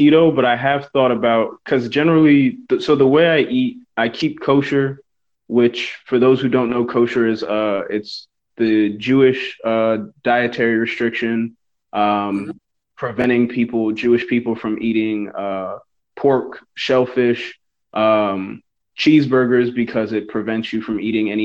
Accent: Jamaica; You know, pepper shrimp, we're Jamaican, we eat all sorts of stuff.

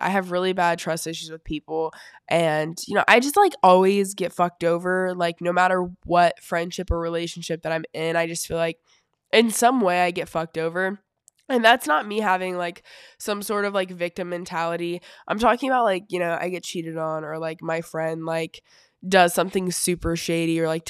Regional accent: North Carolina, United States; moved away as an adult; now in Kentucky, United States; So I lived in North Carolina my whole life, and I moved to Kentucky like almost 2 years ago now.

